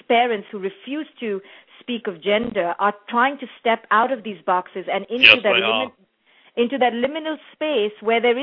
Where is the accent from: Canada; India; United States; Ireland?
India; I came from India, which is a heavily male-dominated society